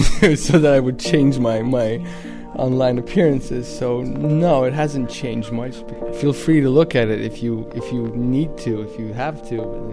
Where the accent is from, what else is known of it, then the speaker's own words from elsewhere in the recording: Vilnius, Vilnius County, Lithuania; now in Russia; I'm 23, and I'm from Vilnius originally, Lithuania.